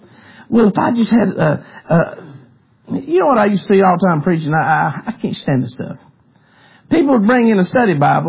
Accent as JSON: {"language": "English", "town": "Bronx", "region": "New York", "country": "United States", "said": "And they always from up north, too, by the way. We're from the Bronx."}